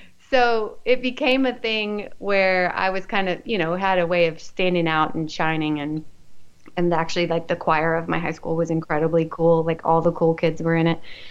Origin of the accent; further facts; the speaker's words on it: Houston, Texas, United States; now in Austin, United States; I'm Texan originally. I grew up in Houston, but I've lived in Austin for 19 years, I think.